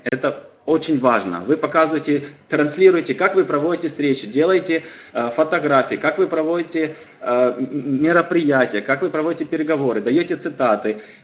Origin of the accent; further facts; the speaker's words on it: Kyiv, Ukraine; Я сам из Киева приезжал